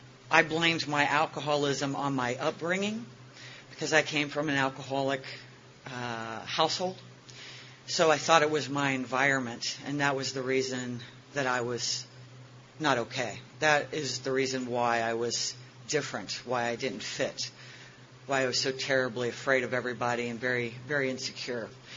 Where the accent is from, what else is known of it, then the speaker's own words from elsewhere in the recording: Richmond, Virginia, United States; And I am from Richmond, Virginia.